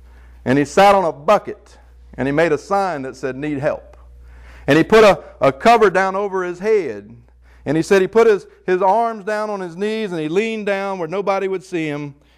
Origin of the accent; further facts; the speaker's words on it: Beaufort, South Carolina, United States; I was born and raised here, but some of us don't even know anything about Beaufort.